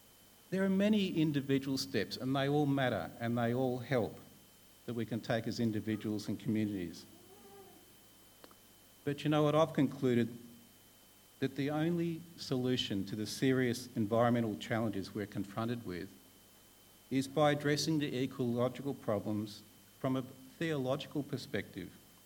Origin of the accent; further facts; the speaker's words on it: Sydney, New South Wales, Australia; I grew up in Sydney's northern fringe and I was surrounded by bush. I was very much brought up in a natural environment.